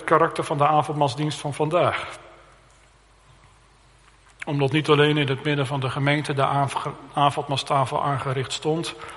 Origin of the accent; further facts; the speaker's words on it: Harderwijk, Gelderland, Netherlands; Ik denk aan de plaats waar ik opgegroeid ben, Harderwijk.